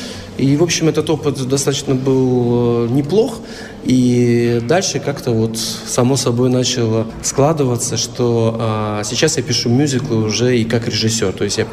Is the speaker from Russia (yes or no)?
yes; Moscow, Russia; born there; also born or lived in Minsk; Потому что я 17 лет жил в Минске, и вообще у меня половина людей, которых знают, считают, что я белорус, хотя я родился в Москве.